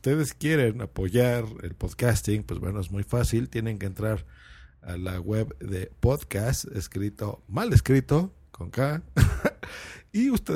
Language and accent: Spanish; Mexico; Y es una parte de México, porque tú eres española, pero yo soy mexicano